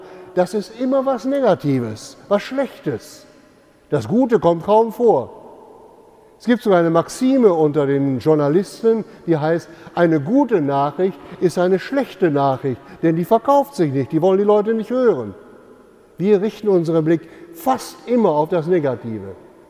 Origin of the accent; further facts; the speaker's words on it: North Rhine-Westphalia, Germany; So ein richtiger Knüttelpott, wie man bei uns im Münsterland sagt.